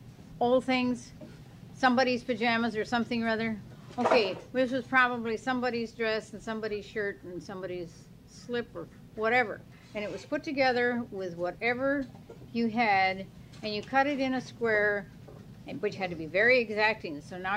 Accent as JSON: {"language": "English", "town": "Madison", "region": "Wisconsin", "country": "United States", "tie": "born or raised there", "said": "And I came from Wisconsin, and I'm near Madison, Wisconsin, and if you're studying the states and capitals, you'll know that Madison is the capital of Wisconsin. And I lived on a farm."}